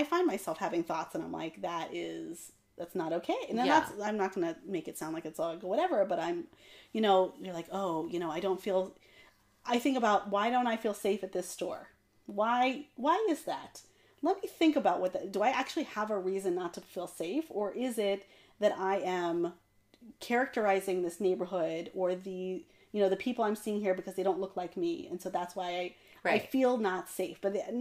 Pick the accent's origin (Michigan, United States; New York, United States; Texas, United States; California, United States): Texas, United States; you know, it's funny also because I grew up in Texas and I am more multicultural than some.